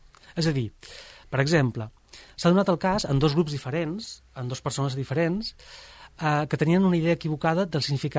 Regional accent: Ibiza, Balearic Islands, Spain; tinc 46 anys, som d'Eivissa, en el meu cas.

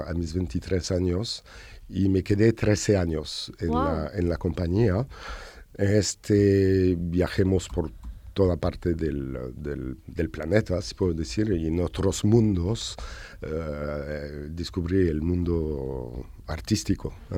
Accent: Formentera, Balearic Islands, Spain; also born or lived in Paris; la madre mía, la Petra, alemana, de hecho que vive aquí en Formentera, y nací en París en 68, y en mayo, junio del mismo año, mi madre me llevó aquí en Formentera, en la casa familiar. Entonces hace 58 años que tengo ese vínculo, el lazo con la isla.

